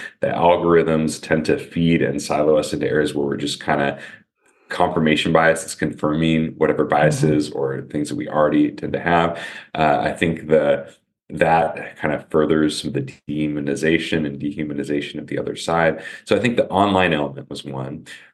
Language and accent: English; Oregon, United States; also born or lived in Arizona; I grew up here in Oregon, and then be back in Arizona